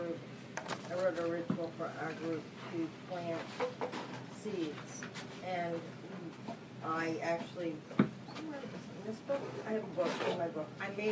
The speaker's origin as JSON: {"language": "English", "region": "Maine", "country": "United States", "said": "I wouldn't have done that ritual at home either because I'm from Maine"}